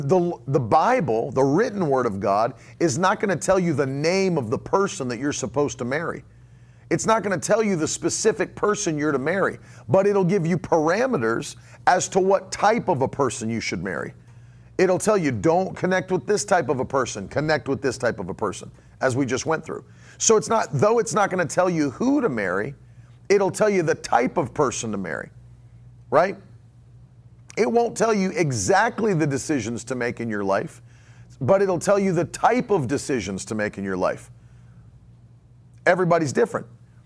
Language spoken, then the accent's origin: English; West Virginia, United States; There was a lady back at my hometown in West Virginia that hung herself in her garage